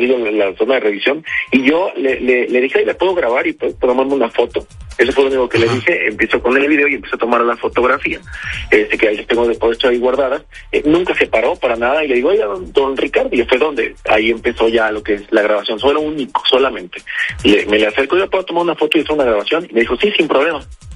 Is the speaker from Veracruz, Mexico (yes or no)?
yes; Veracruz, Mexico; Ahora sí, va, como decimos los veracruzanos.